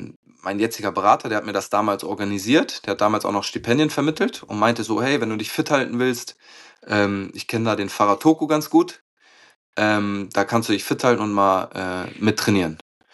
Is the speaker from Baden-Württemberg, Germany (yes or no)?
no; Bonn, North Rhine-Westphalia, Germany; Bin dann nach dem Jahr bei 60 zurück in meine Heimat hier nach Bonn gegangen.